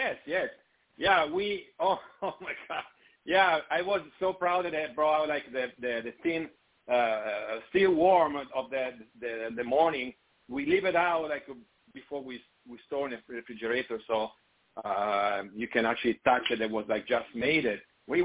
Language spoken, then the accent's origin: English; Genoa, Liguria, Italy; Genoa salami. I like that because it brings me up the name of my hometown